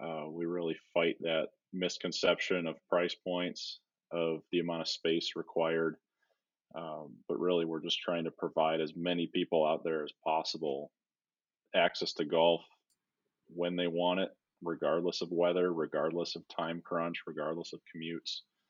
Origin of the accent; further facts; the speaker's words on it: Wisconsin, United States; I grew up in Wisconsin, so I had to find something to do for the dreary 6 months of winter that we were faced with just about every year.